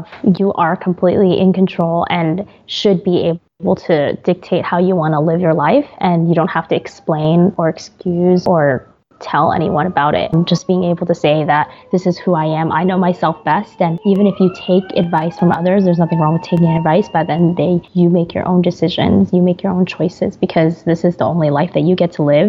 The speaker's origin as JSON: {"language": "English", "region": "New York", "country": "United States", "tie": "born or raised there", "also_born_or_lived": "Shanghai, China", "said": "I'm Chinese American. I'm technically first generation. I was born in Shanghai, but I moved to the States, New York, when I was three."}